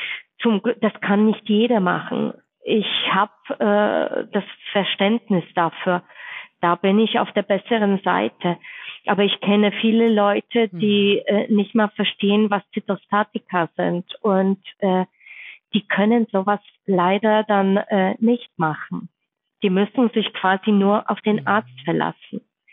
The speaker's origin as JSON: {"language": "German", "country": "Poland", "said": "Ich komme ursprünglich aus Polen und meine Familie, das heißt meine Mutter und mein Bruder, leben immer noch dort."}